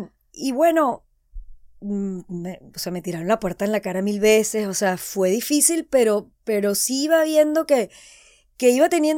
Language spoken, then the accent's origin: Spanish; Venezuela; como yo soy venezolana, impulsaba mucho el tequeño porque era donde había más la necesidad.